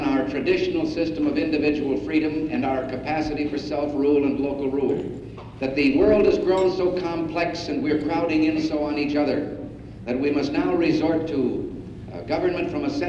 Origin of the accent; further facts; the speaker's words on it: Texas, United States; I'd like to say a few words about my home state of Texas.